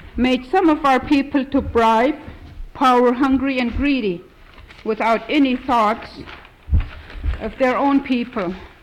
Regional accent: Stevens Village, Alaska, United States; now in Fairbanks, United States; born and raised in Stevens Village. I have been living in Fairbanks with my family for the last 24 years, but my roots is here.

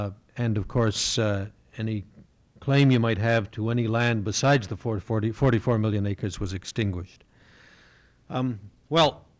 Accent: Canada; I come from Canada. I spent 3 years in the Canadian Arctic back in the 70s

